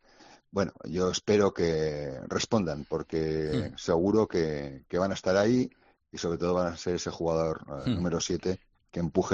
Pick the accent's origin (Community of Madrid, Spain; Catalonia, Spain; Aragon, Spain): Aragon, Spain; Zaragoza; Zaragoza, que al fin de cuentas también es mi tierra y yo soy de Zaragoza y me siento muy, muy, muy orgulloso de estar aquí.